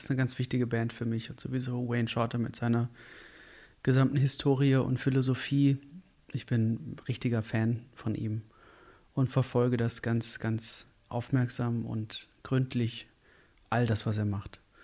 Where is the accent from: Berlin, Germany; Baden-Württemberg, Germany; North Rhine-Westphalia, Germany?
North Rhine-Westphalia, Germany; Hagen; Nachdem ich eine Weile in Hagen, wo ich herkomme, Klavierunterricht gehabt habe